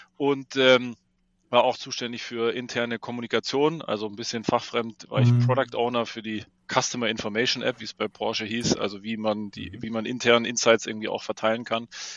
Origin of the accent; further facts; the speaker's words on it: Baden-Württemberg, Germany; Ich komme tatsächlich aus dem Schwarzwald, wenn man es auch an meiner sprachlichen Sozialisation vielleicht nicht so ganz hört.